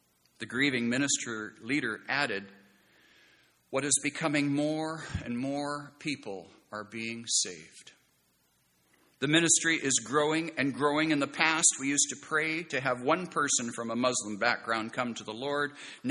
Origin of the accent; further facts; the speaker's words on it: Scotland, United Kingdom; Being Scottish, maybe you can, if you're Scottish, maybe you can understand that.